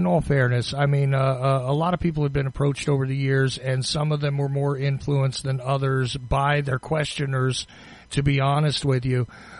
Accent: New Jersey, United States; and I was from New Jersey, all right? So I went to New York, Pennsylvania, places like that.

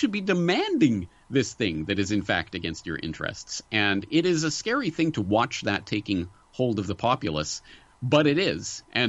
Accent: Canada; now in Japan; not only as a Canadian who has been living in Japan for going on 2 decades now

